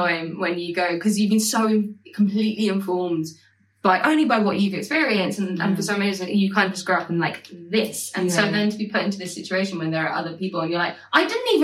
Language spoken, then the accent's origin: English; Stepney Green, London, United Kingdom; because I grew up in Stepney Green.